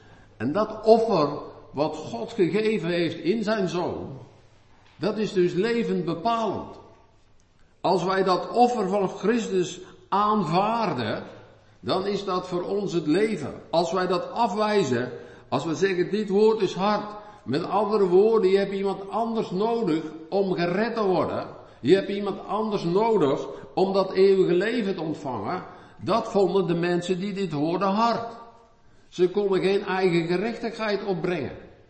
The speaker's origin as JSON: {"language": "Dutch", "country": "Netherlands", "said": "Ik weet niet hoe dat dan bij ons is, als Nederlanders."}